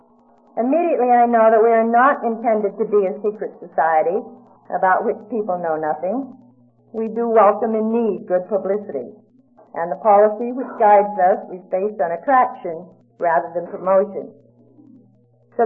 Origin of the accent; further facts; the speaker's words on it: Massachusetts, United States; from Massachusetts.